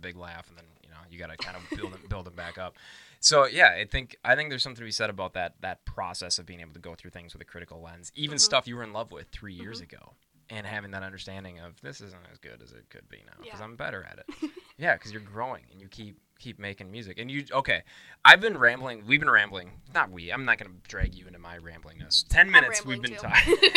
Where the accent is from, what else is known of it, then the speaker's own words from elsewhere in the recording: Coon Rapids, Minnesota, United States; I grew up in Coon Rapids.